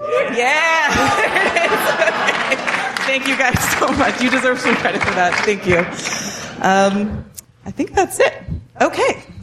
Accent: Oakland, California, United States; I'm from Oakland.

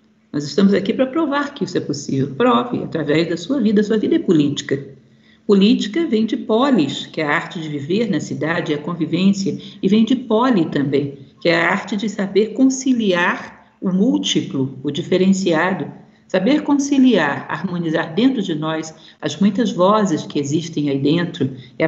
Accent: Brazil; Eu não acho muito saudável esse complexo de inferioridade que temos como brasileiros, já que tudo aqui é mais grave.

